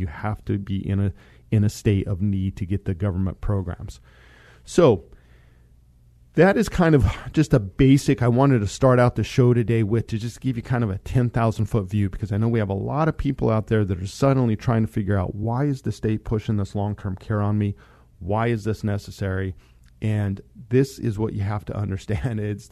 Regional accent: Monte Vista, Colorado, United States; So where I grew up in Monte Vista, Colorado, Home Lake Veterans Center is right there.

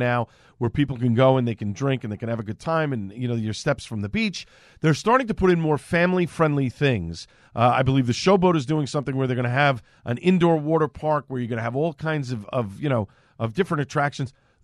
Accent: Staten Island, New York, United States; But as a kid growing up in Staten Island, whenever we said we're going to the city, it always meant Manhattan.

